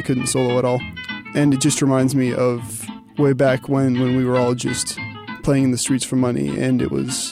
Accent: San Francisco, California, United States; I come from San Francisco.

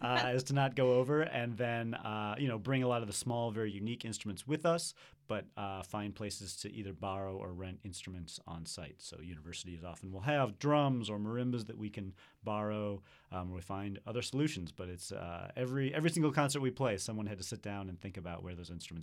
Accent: West Bloomfield, Michigan, United States; I grew up in the Metro Detroit area in West Bloomfield and played the Metropolitan Youth Symphony.

